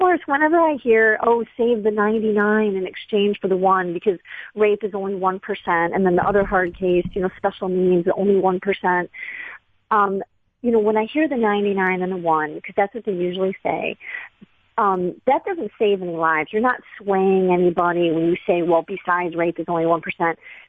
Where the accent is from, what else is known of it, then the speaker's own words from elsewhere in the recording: Michigan, United States; First of all, I'm from Michigan, where we've never had a rape exception in a single law ever